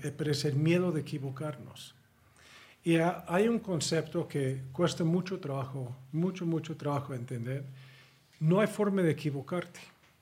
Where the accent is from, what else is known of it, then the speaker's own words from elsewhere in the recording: New York, United States; Yo soy neoyorquino. Entonces fui a estudiar mi doctorado en Texas.